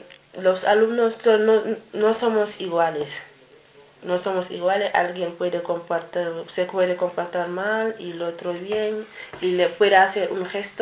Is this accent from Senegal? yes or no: yes; Senegal; now in Spain; Yo soy de Senegal, tengo 20, en junio voy a cumplir 23.